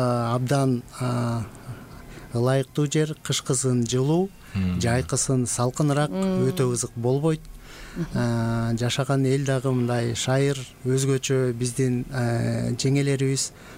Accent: Talas, Talas Region, Kyrgyzstan; Мектепти биринчи класстан 11 класска чейин жалаң бешке бүткөм. Талас шаарында номер 5 орто мектепте.

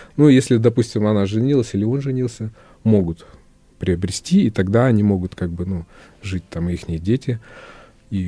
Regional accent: Kazakhstan; хоть я сам родом с Казахстана и казах

